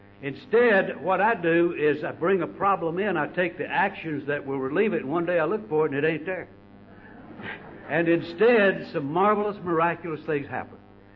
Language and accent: English; North Carolina, United States; You know, I'm from North Carolina. I can't even talk this fast.